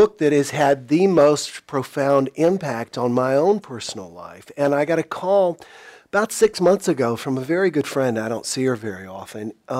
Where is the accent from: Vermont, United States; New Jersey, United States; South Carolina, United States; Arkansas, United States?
South Carolina, United States; And I love talking to her because I'm from South Carolina.